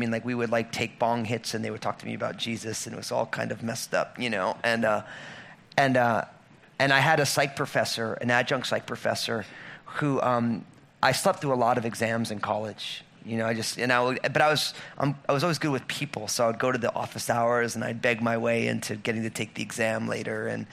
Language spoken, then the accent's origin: English; Old Bridge, New Jersey, United States; I grew up in Old Bridge